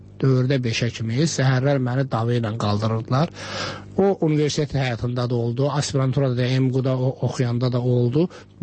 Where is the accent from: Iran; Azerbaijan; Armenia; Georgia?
Georgia; Kosalı, Kvemo Kartli; Bəli, Gürcüstanda, mən anadan olmuşam, Tiflis yaxınlığında bir Kosalı kəndi deyilir. Bu, Azərbaycanın 5 kilometr aralıdır, Sadıqlı, Azərbaycanın Sadıqlı kəndindən.